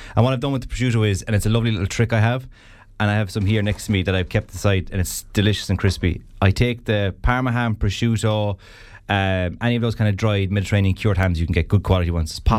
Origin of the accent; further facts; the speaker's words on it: Cork, Munster, Ireland; accent: Cork; I'm obviously from Cork, because people might be able to hear from my accent.